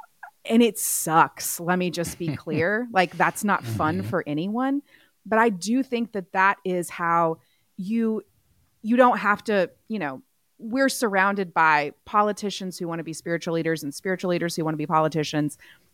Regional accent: Texas, United States; now in Alabama, United States; But yeah, I am from Texas. And I bravely try to live my life in Alabama without yellow queso

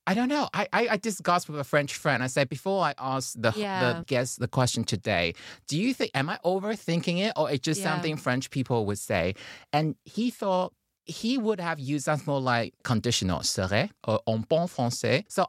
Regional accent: Taiwan; I'm from Taiwan. My mom is Taiwanese and my father is Taiwanese.

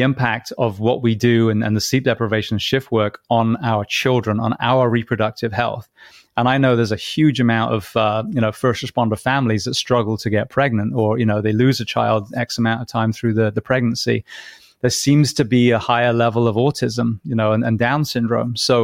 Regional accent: United Kingdom; Being British, you know, back in the Victorian times

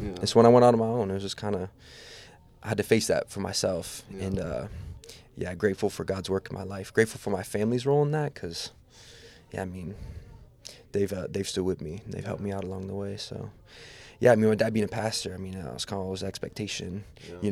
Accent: California, United States; now in Florida, United States; I come from California. I got a family. I got five brothers and sisters. We're all born in California.

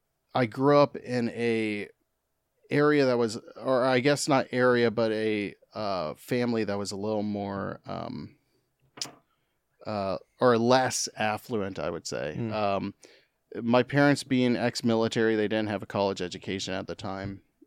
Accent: Kentucky, United States; also born or lived in Florida; I was born in Florida, Central Florida, and then raised in Kentucky, outside Louisville.

